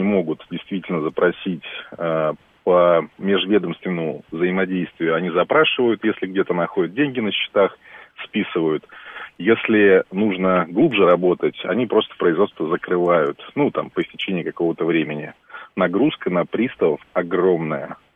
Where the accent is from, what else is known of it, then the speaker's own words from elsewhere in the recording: Moscow Oblast, Russia; Я из Подмосковья.